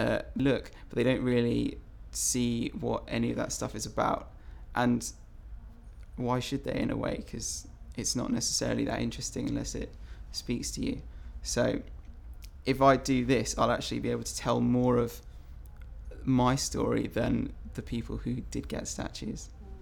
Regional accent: South East England, United Kingdom; I grew up in Surrey, so the kind of outskirts of London.

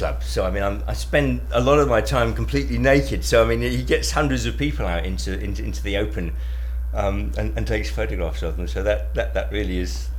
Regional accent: St Albans, East of England, United Kingdom; I'm 54 and I'm from St Albans.

